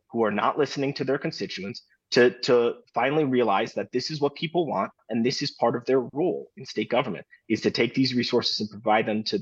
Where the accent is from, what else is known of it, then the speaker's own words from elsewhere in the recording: Wisconsin, United States; We're all from Wisconsin. We all, you know, root for the Packers.